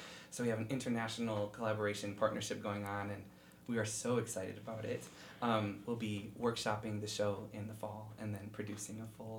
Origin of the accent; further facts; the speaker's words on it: Crete, Illinois, United States; I'm from Crete, Illinois. It's a south suburb of Chicago.